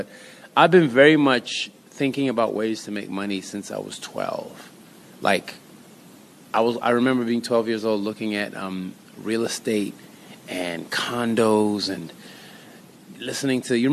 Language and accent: English; United States; And growing up in the States, I was like, no, I'm going to try and prove not only to me but to those around me